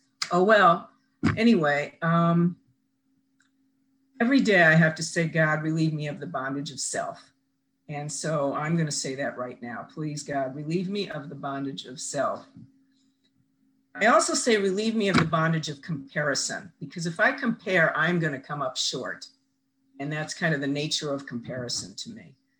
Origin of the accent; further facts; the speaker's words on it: the West, United States; Not that I have anything against the East Coast, but I grew up in the West and I missed being in the West.